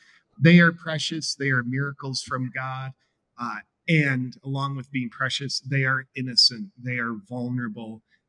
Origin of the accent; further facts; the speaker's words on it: United States; So that was the first time in my life that I saw, as an American, freedoms getting eroded